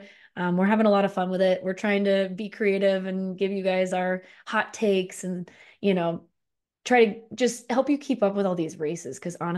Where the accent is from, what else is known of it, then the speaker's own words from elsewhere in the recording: West Coast, United States; because we're Americans and we're from the West Coast.